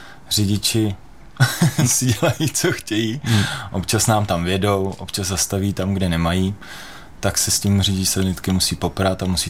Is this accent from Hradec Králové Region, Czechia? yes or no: yes; Týniště nad Orlicí, Hradec Králové Region, Czechia; Ne, pocházím z Týniště nad Orlicí.